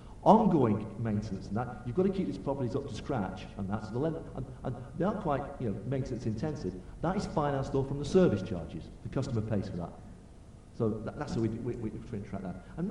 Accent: Oldham, North West England, United Kingdom; I'm from Oldham, right, but worked in London before Workspace as well.

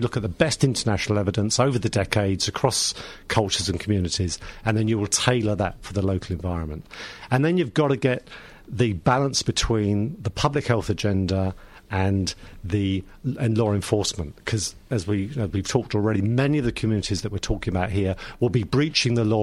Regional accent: Ireland; now in Australia; and I'm very proud to be here and proud to be an Australian citizen, as I am now Irish and Australian.

